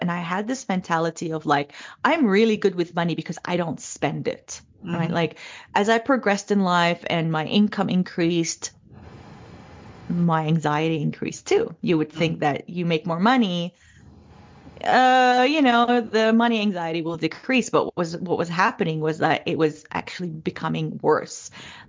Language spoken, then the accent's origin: English; Jordan; I'm a Jordanian Australian American. I have acquired I was born in Jordan, but I've traveled and I've acquired all these nationalities, which is quite impossible for a little girl from Jordan